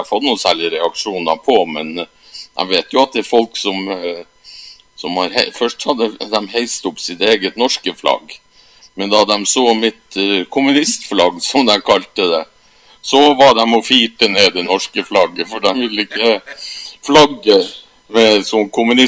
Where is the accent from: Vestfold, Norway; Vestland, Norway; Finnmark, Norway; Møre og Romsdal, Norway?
Finnmark, Norway; Vadsø; Jeg vokste opp i Vadsø.